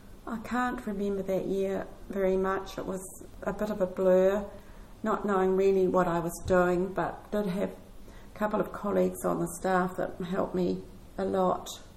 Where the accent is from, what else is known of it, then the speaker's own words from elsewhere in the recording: Napier, Hawke's Bay, New Zealand; born there; I was born in Napier, and I have a twin brother. So we were born just after the war in 1945.